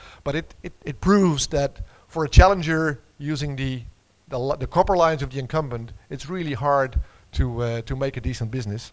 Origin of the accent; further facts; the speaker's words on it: Netherlands; Last but not least, the Netherlands, my home country.